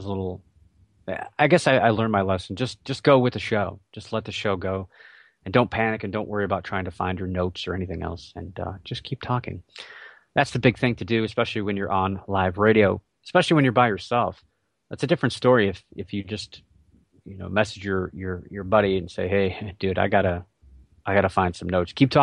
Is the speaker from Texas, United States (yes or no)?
no; Cleveland, Ohio, United States; And I grew up in the Cleveland area, so I grew up with Indians baseball and Browns football and Cavaliers basketball.